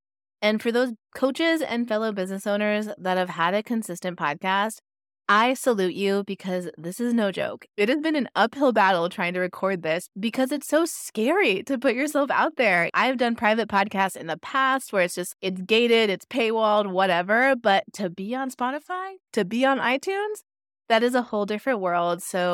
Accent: Pacific Northwest, United States; now in Los Angeles, United States; I live in Los Angeles, but I'm from the Pacific Northwest, and I am trying to move back to be closer to nature

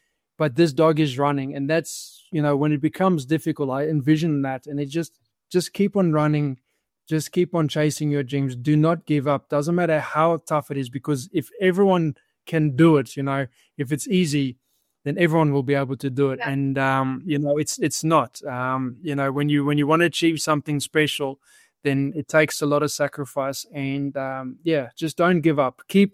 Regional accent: Australia; also born or lived in New Zealand; So I grew up in Australia, and I spent a lot of time in New Zealand.

